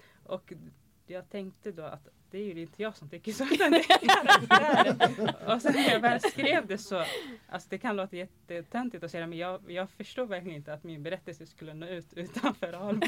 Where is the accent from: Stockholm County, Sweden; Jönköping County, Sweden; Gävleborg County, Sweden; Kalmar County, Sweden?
Stockholm County, Sweden; Alby; Och jag ville ge en mer nyanserad bild av Alby och samtidigt hylla platsen, för det är där jag är född och uppvuxen.